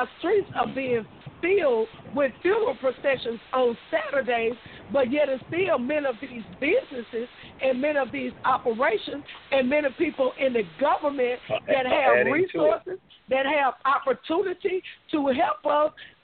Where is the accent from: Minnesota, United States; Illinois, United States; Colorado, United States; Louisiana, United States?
Louisiana, United States; Shreveport; And I grew up in Shreveport, right there on the Cooper Road, what we call Martin Luther King area now, but it was Cooper Road in my time.